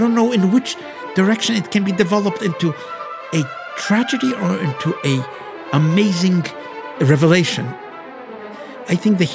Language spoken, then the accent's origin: English; Poland; now in Israel; I grew up in Poland. My parents were survivors of the Holocaust.